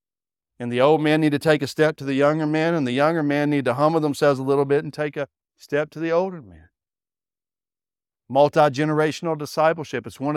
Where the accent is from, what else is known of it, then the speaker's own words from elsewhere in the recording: Fort Worth, Texas, United States; I live in Fort Worth. Everybody says I'm from Dallas. I correct them. I'm from Fort Worth.